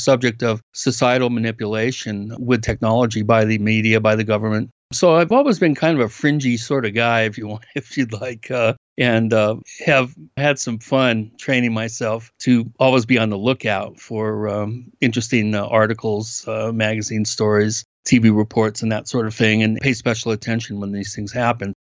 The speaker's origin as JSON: {"language": "English", "town": "Bellevue", "region": "Washington", "country": "United States", "tie": "born or raised there", "also_born_or_lived": "Palm Springs", "said": "I was born in the Palm Springs area. I was only there for about a year. My parents moved up to Washington State in the Seattle area, and I grew up in Bellevue, Washington."}